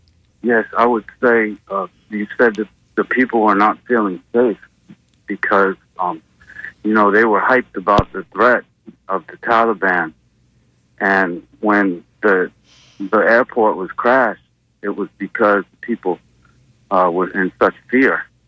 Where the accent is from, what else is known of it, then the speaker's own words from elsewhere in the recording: United States; born there; Well, yes. I was born in the United States.